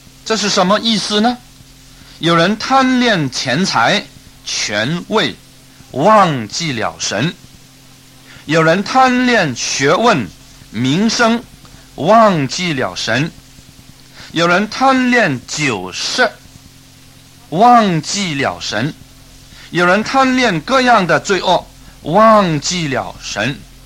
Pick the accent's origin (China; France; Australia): China; 我们中国人真是一个拜偶像的民族